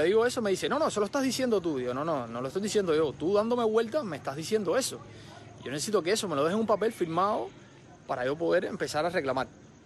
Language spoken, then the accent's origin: Spanish; Cuba; yo soy un ciudadano cubano